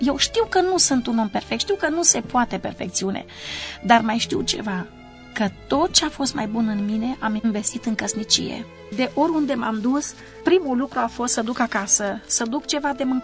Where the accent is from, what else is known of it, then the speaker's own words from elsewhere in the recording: Focșani, Vrancea County, Romania; moved away; eu mi-am lăsat și orașul natal, am lăsat Focșaniu, mi-am lăsat un apartament pe care mi-l cumpărase tatăl meu.